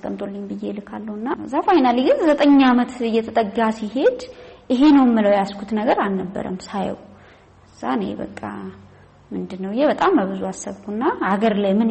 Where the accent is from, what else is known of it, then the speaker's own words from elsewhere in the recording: Addis Ababa, Ethiopia; also born or lived in Beirut; ትውልጅ ያደኩት ጨርቆስ አካባቢ ነው።